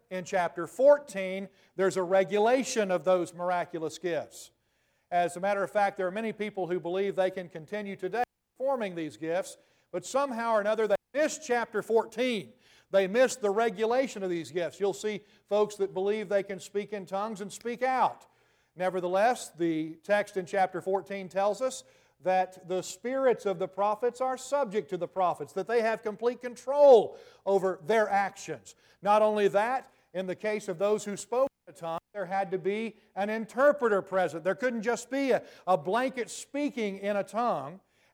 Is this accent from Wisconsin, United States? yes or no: no; Tennessee, United States; I'm a Tennessee boy, have been born and raised in Tennessee, with some roots in Alabama as well.